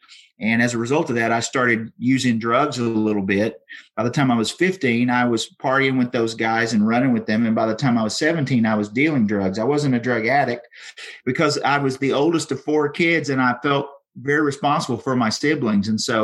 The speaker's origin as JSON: {"language": "English", "region": "Bible Belt", "country": "United States", "tie": "born or raised there", "said": "I grew up in the Bible Belt, but I was unaware of what it really meant to have a personal relationship with the Lord."}